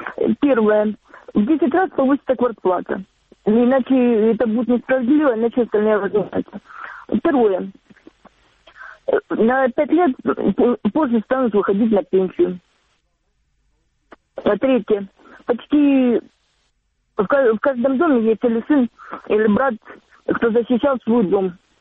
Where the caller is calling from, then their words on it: Donetsk, Donetsk Oblast, Ukraine; Здравствуйте, Донецк, я вам.